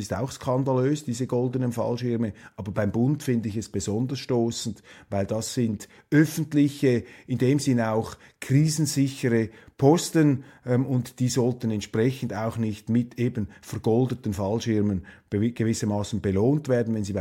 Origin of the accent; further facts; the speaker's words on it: Switzerland; Ich weiß nicht, ob wir Schweizer befugt sind